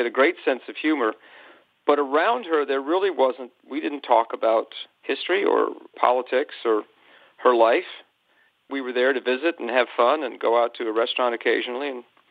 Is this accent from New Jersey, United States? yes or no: no; New York, United States; Born and raised in New York.